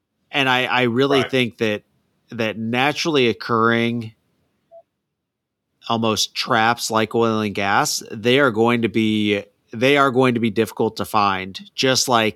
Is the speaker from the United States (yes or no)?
yes; Northern United States, United States; And I'm from the North, so I'm not used to all of these traditions and these traditional things for universities